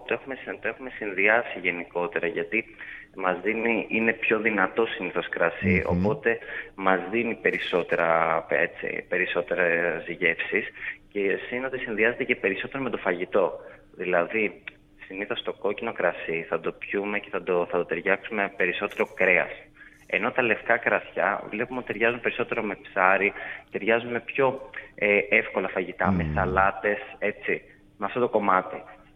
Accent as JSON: {"language": "Greek", "country": "Greece", "said": "Όμως εμείς σαν Έλληνες και σαν Ελλάδα έχουμε πολύ ωραία αποστάγματα."}